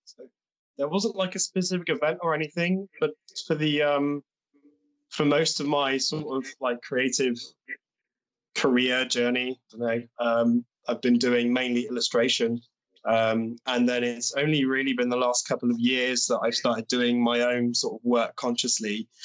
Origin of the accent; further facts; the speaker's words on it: Bristol, South West England, United Kingdom; now in Leipzig, Germany; I live in Leipzig, Germany, but I'm originally from Bristol